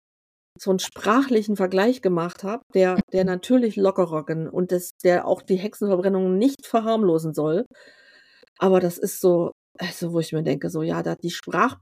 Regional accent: East Germany, Germany; die wir noch viel zu wenig nutzen als Ostdeutsche.

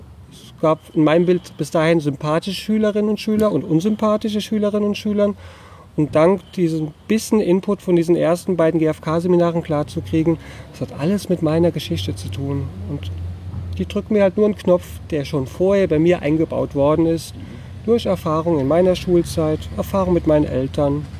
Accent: Rhineland-Palatinate, Germany; im Hunsrück, in meiner Heimat

